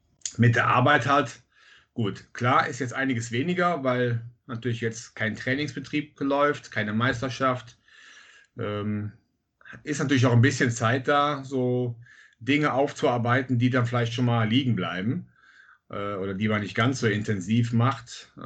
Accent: Bad Münstereifel, North Rhine-Westphalia, Germany; Ich komme aus Münstereifel und bin 52 Jahre alt, verheiratet.

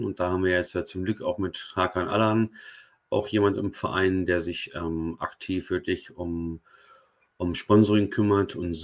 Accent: Barsinghausen, Lower Saxony, Germany; born there; Ich bin gebürtiger Basinghäuser und wäre auch bereit gewesen, aus der Wedemark nach Basinghausen zu fahren

